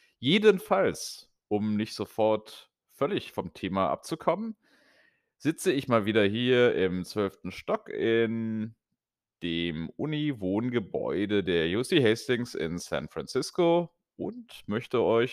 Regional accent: North Rhine-Westphalia, Germany; Folge 11 ist für mich als Rheinländer natürlich eigentlich das viel wichtigere Jubiläum

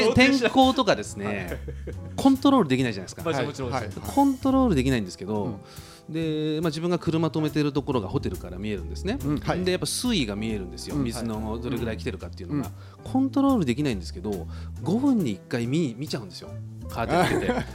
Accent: Yokosuka, Kanagawa, Japan; 横須賀は僕がこう生まれ育った43年間では

